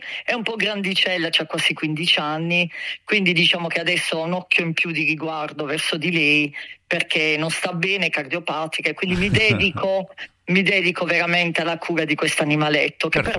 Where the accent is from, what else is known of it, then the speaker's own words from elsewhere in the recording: Bari, Apulia, Italy; Io vivo a Bari, sul mare, quindi comunque il mare che mi scorre dentro, e Barise Verace, insomma, nata qui.